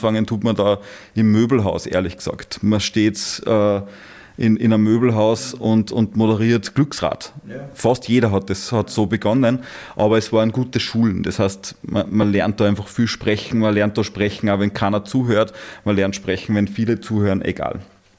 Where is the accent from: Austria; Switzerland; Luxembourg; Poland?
Austria; Upper Austria; wir sind beide aus dem Salzkammergut, aber du bist vom Wolfgangsee, ich vom Attersee.